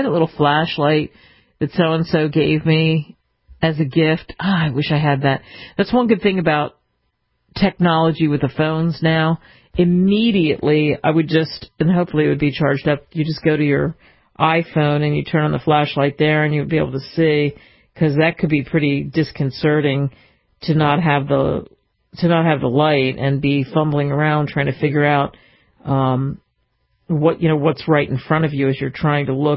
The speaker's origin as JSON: {"language": "English", "town": "Philadelphia", "region": "Pennsylvania", "country": "United States", "tie": "born or raised there", "said": "Growing up in Philly, there's a place on South Street, 13th Street, you know, right by South Street."}